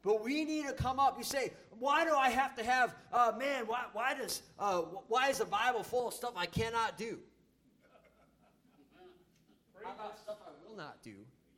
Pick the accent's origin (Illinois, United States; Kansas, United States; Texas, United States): Illinois, United States; Chicago; Look, I'm from the Chicagoland area, all right? I'm a White Sox fan, all right?